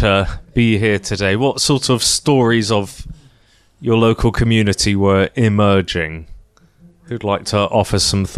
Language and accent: English; Scotland, United Kingdom; I grew up in Scotland.